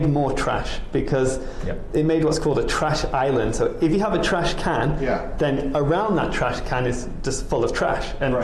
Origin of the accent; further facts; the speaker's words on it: England, United Kingdom; also born or lived in Australia; And we used to live in Australia, and in Australia, and I'm from England